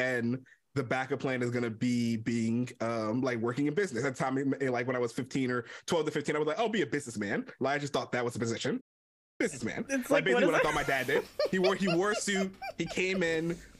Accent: Maryland, United States; The way I probably like to think about it is that I grew up in Baltimore County, and I listened to a lot of 92Q jams, WEQR 92.3.

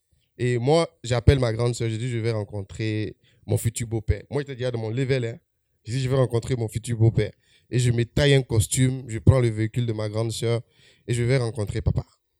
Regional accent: Yopougon, Abidjan, Côte d’Ivoire; moi je viens de Yopougon, Zinabe de Cocody.

